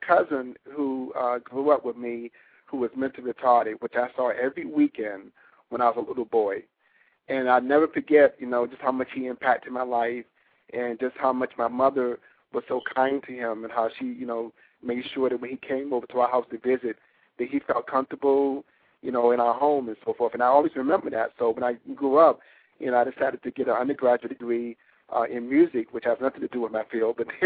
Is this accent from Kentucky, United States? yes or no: no; Norfolk, Virginia, United States; Well, I grew up actually in Southern Virginia. I grew up in Norfolk and Virginia.